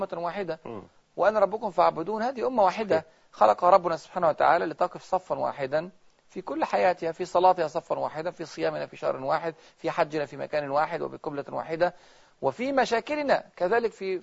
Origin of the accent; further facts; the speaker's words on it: Egypt; أنا مش بقول الكلام عشان إحنا مصريين